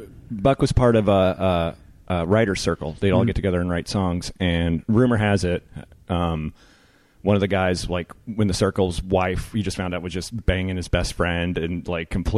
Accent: Tennessee, United States; but I am from Tennessee, and I grew up with a lot of this stuff, so that's where I know it.

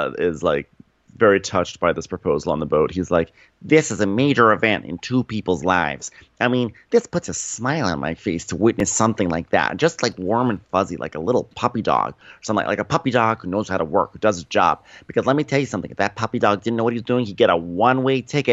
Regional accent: Australia; accent: Australian; I spent so much time yesterday working on my South African accent, and now I'm just back to Australian.

